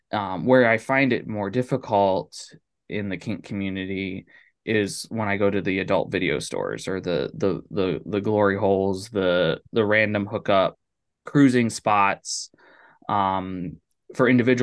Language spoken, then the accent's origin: English; Ohio, United States; So I'm originally from Ohio, but I live out here in Connecticut now.